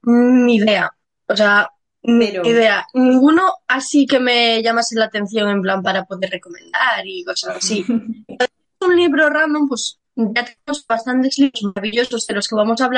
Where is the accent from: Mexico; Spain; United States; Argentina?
Spain; Galicia; tengo 18 años y soy de Galicia, en un pueblo que está al lado de Vigo